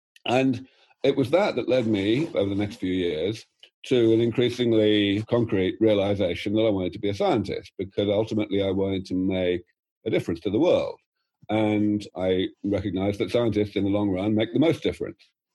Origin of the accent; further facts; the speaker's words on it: London, United Kingdom; I started out growing up in London